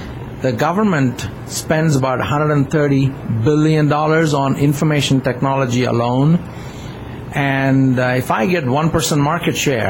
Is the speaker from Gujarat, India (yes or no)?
no; Chennai, Tamil Nadu, India; English is a second language; moved away as an adult; now in United States; I grew up in Madras